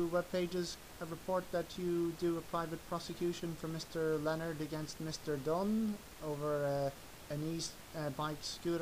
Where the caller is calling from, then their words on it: Leinster, Ireland; I'm calling from County Meath.